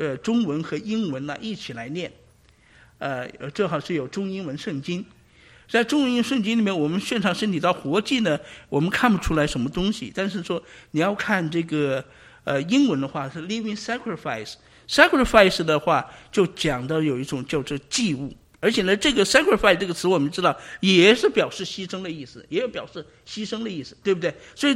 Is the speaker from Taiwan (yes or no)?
no; China; 因为我们在中国大陆这个背景成长，我们没有这个献祭的概念，对不对？